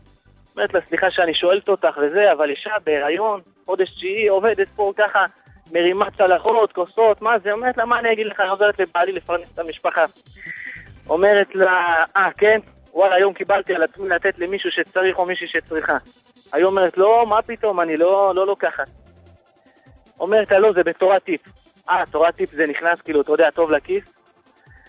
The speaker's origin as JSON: {"language": "Hebrew", "town": "Or Yehuda", "region": "Central District", "country": "Israel", "lives_now": "Bnei Brak, Israel", "said": "אני במקום אור יהודה."}